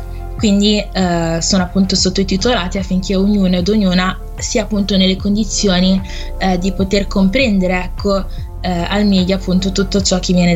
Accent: Novara, Piedmont, Italy; sono comunque una ragazza, che sono nata in Italia e ho sempre vissuto, ecco, nella mia città dove sono nata, Novara, però ecco anche il fatto di io ho origini comunque ghanesi, infatti i miei genitori sono entrambi ghanesi

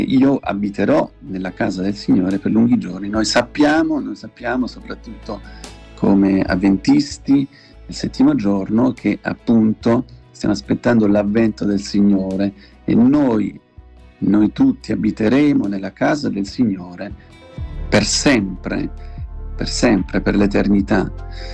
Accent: Germany; E poi siamo cresciuti in Germania

